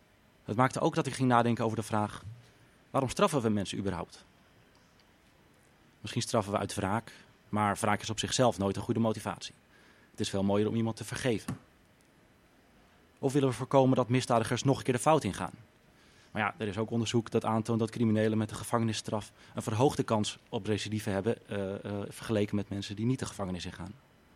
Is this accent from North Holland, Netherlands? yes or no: yes; Amsterdam, North Holland, Netherlands; En toen zei ik, ik kom uit Amsterdam.